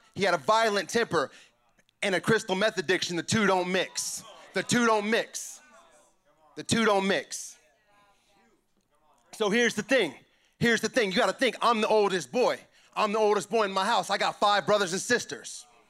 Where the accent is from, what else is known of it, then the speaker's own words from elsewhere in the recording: Missouri, United States; All right, I'm from the Midwest. In Missouri, what's up? What's up, Missouri?